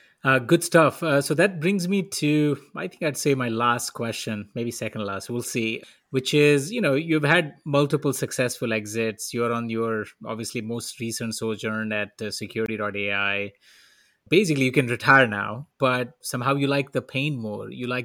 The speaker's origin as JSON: {"language": "English", "country": "India", "said": "I'm from India"}